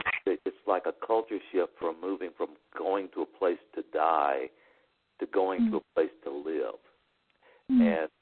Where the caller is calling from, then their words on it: Arizona, United States; I'm calling from Arizona